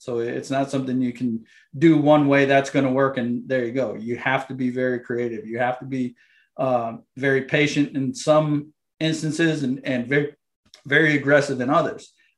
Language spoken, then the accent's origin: English; Windsor, Connecticut, United States; also born or lived in Hartford; I am from Windsor, Connecticut. So I was born in Hartford, and I grew up in the town of Windsor, which was the first town established in Connecticut in 1633.